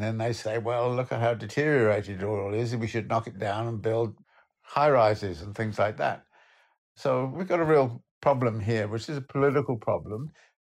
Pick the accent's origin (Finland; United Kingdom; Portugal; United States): United Kingdom; I was raised in Britain after World War II when there was a massive social housing construction